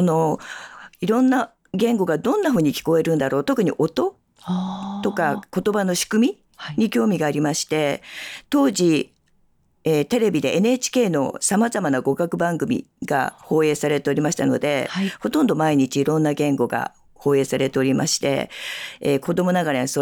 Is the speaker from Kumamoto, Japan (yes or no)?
no; Kazo, Saitama, Japan; also born or lived in Koga, Ibaraki; 生まれは茨城県の古河市です。古河市というのは茨城県の西の端にありまして、はい、10歳の時に隣町の埼玉県の現在加須市と呼ばれているところに引っ越しました。